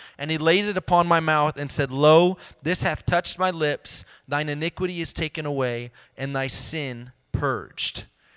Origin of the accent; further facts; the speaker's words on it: Elkhart, Indiana, United States; I'm from Elkhart, Indiana, and we would always play in that basketball tournament